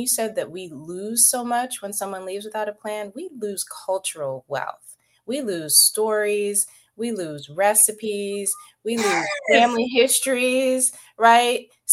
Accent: the South, United States; I grew up in the South too.

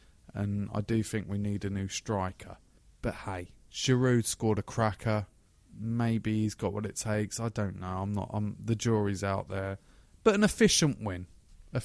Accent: London, United Kingdom; Even as a Londoner, get fucking Manchester winning the title again, because Arsenal ain't.

